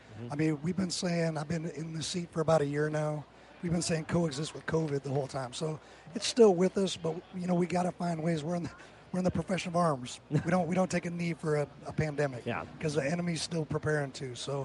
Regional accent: Seattle, Washington, United States; moved away as an adult; I grew up in Seattle, Washington. But I've been away a lot longer than I was living there. But I did all the way through high school there and college.

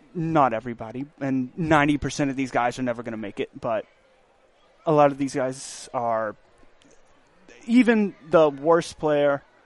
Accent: Lawrenceville, Georgia, United States; I'm from Lawrenceville, so I'm maybe 10 minutes from Gwinnett Stadium.

